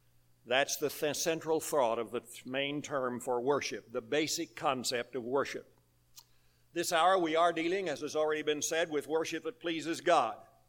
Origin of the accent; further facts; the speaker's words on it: Missouri, United States; My home state is Missouri.